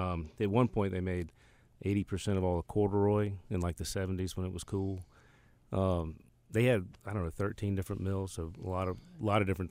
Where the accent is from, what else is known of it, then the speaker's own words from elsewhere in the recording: Campobello, South Carolina, United States; I grew up in Campobello, about 20 minutes outside on a farm, cattle farm.